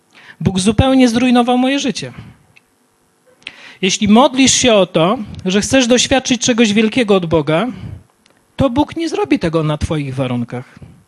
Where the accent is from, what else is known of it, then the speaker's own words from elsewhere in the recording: Kraśnik, Lublin Voivodeship, Poland; Jestem pastorem z Giżycka, ale Leszek pracuje 25 km dalej jako pastor. Ale jestem z Lubelszczyzny, z Kraśnika.